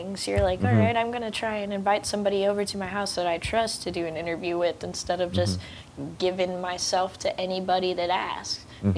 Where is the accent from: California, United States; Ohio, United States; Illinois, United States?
California, United States; Santa Ana; growing up in Santa Ana with all the S's and Vatos around me.